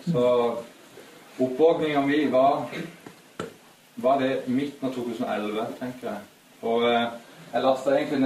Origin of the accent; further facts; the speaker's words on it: Kristiansand, Agder, Norway; Jeg vokste opp i Kristiansand på en liten gård der, kristent hjem